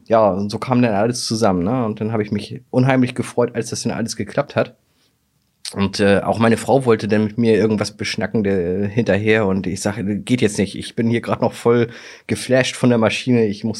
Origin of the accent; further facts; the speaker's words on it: Hamburg, Germany; als Hamburger bist du ja auch so ein bisschen weit stolz darauf.